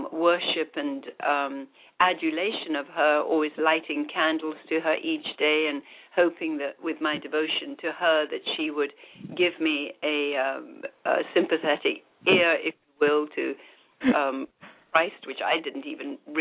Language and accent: English; India; The things I saw growing up in India were where there were rat temples.